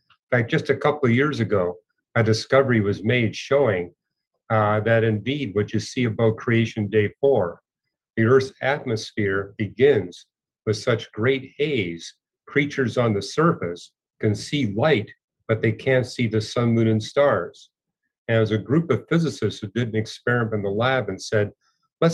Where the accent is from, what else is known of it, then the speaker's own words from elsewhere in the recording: Vancouver, British Columbia, Canada; I was raised in Vancouver, British